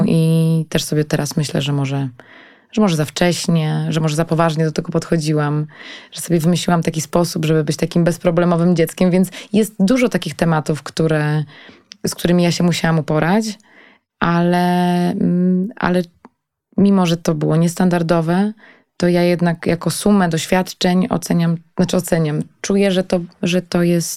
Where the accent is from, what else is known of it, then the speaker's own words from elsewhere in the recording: Masovian Voivodeship, Poland; ja się wychowałam pod Warszawą, więc niby w centrum i w dużym mieście, ale tak naprawdę w małym mieście, bo wychowałam się w takim 20-tysięcznym mieście, gdzie była mała społeczność, gdzie się wszyscy znali